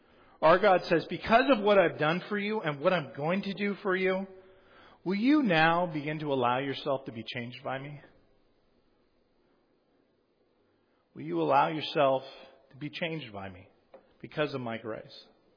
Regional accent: San Diego, California, United States; I grew up in San Diego, and my dad was a captain in the Navy

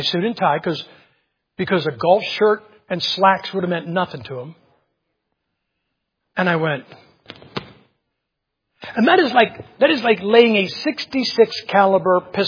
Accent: Ohio, United States; now in Idaho, United States; We don't get it out in Idaho much. But I was raised here in Ohio.

